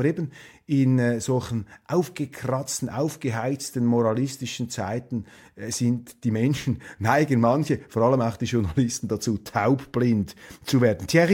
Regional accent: Switzerland; Ich weiß nicht, ob wir Schweizer befugt sind

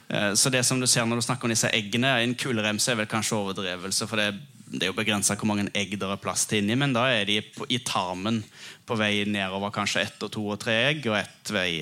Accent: Western Norway, Norway; typisk habitat vestpå, der jeg kommer fra.

